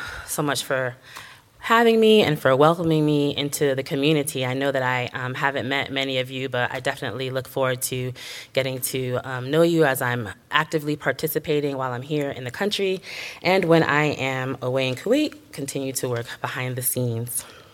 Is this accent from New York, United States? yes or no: no; Miami, Florida, United States; I was raised actually in New Thought in Miami.